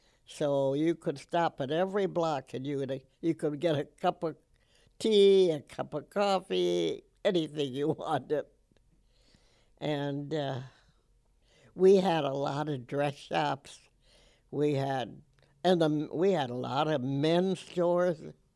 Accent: Superior, Wisconsin, United States; It was a nice, safe place to grow up in. And at that time, we had quite a few Jewish families here. so that we didn't have to go to Duluth

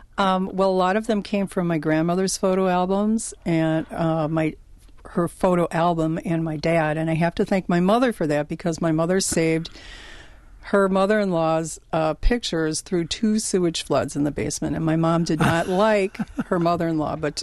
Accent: Milwaukee, Wisconsin, United States; And if you've ever lived in a place where there's a brewery, like I'm from Milwaukee, you know what it smells like when beer is brewing.

